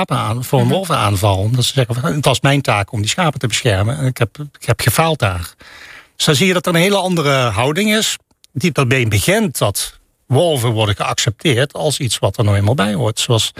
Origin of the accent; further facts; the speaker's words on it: Netherlands; Ja, en als Nederlander ben je dan toch niet helemaal op je gemak, moet ik zeggen. Na 4 maanden weer terug in Nijmegen.